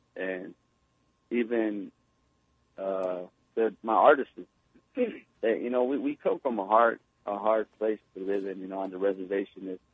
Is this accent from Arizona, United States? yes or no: yes; Arizona, United States; an independent hip-hop artist out of Arizona. I am coming from the Navajo people, the Diné, also the Lummi tribe from Washington State, Northwest tribe.